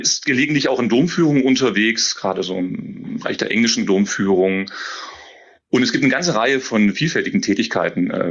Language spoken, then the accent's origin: German; Querfurt, Saxony-Anhalt, Germany; Ich komme durchaus aus der Region, das ist die Region um Querfurt, ein Dorf, bin zunächst auch bei Naumburg in Schiffotte auch gewesen, dort auf die Schule gegangen